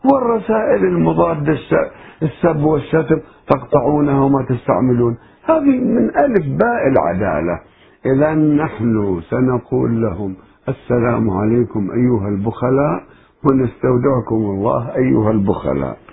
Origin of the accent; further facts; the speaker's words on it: Turkey; مثلا عندنا في تركيا لابد أن تكون مظاهرات